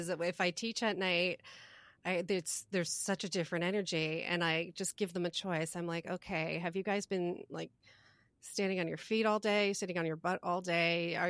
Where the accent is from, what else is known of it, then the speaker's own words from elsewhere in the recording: New Jersey, United States; moved away; And that's where I was from East Jersey.